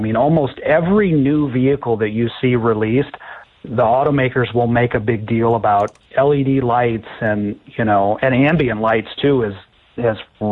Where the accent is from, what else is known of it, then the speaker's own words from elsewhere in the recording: Midwest, United States; You know, you'd have thunderstorm weather and growing up in the Midwest, and you did.